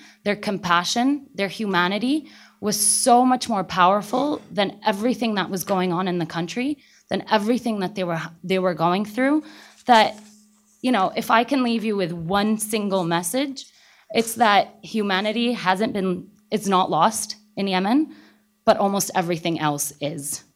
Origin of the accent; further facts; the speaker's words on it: Syria; accent: Syrian; these two particular women instantly picked up on my Syrian accent